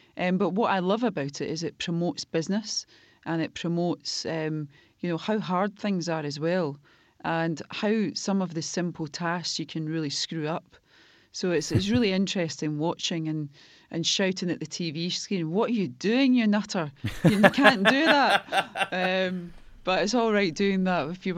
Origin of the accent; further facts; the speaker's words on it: Scotland, United Kingdom; I'm Scottish first and foremost.